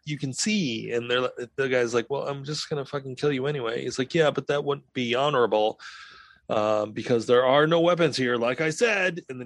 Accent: United States; I am an American who's 45 to 50.

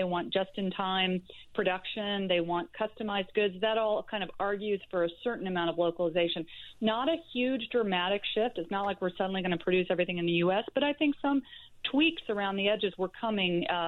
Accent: United States; Now, I have a hard time with that as an American.

